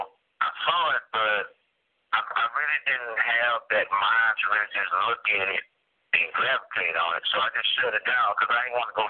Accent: Houston, Texas, United States; I grew up in Ivan Clark, part of Houston, Texas, South Park part.

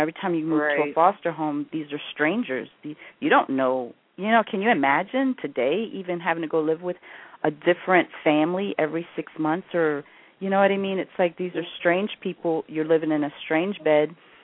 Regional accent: New York, United States; You know, I'm from New York, so this is very touching for me

